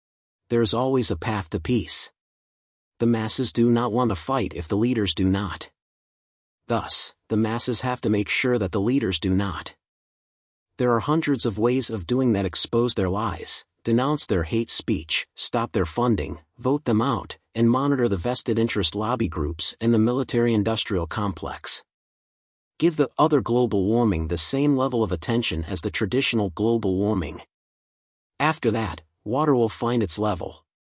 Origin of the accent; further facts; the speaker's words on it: Mumbai, Maharashtra, India; This signboard was prominently displayed at the Churchgate Rail Terminal in Mumbai, India, my hometown.